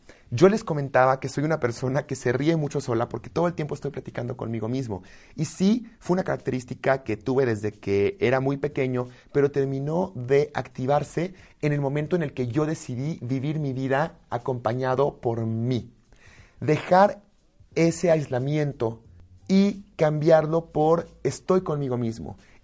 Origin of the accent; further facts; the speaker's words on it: Mexico; Y uno como mexicano o latino, ¿qué dice?